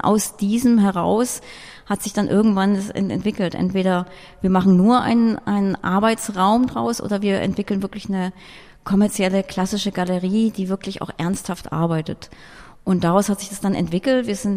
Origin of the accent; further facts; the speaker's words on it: London, United Kingdom; now in Berlin, Germany; Also ich komme ja aus London, habe da über Jahre eben auch studiert und gearbeitet